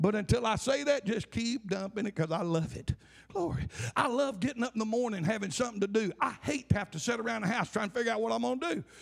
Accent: Buell, United States; I'm from Buell. Okay? I fit the redneck stuff. My richest relative lives in a double wide.

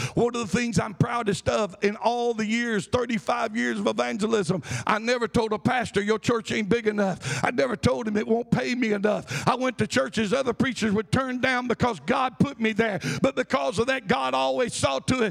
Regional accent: Butte, Montana, United States; now in Birmingham, United States; I came to Birmingham, and I'd not been to Birmingham much. I was from Butte. Birmingham was a huge city compared to Butte.

